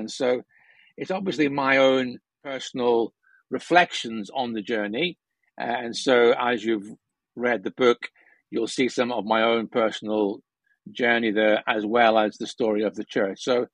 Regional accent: Scotland, United Kingdom; also born or lived in Northern Ireland; I grew up in Scotland and Northern Ireland. My father was a Baptist minister, and so faith had always been a key part of you know, my growing up.

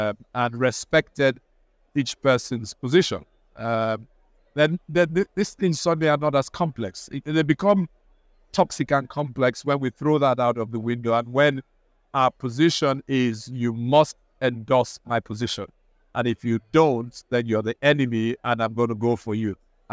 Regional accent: Nigeria; now in United Kingdom; because I'm also Nigerian, African, you know, and there, you know, poverty stares you in the face.

